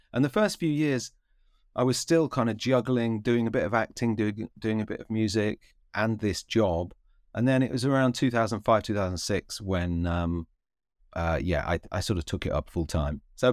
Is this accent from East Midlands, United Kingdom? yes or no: yes; Louth, East Midlands, United Kingdom; It's a guy called Malt Kerridge, is in my hometown of Louth, and he was a proper sort of northern sports teacher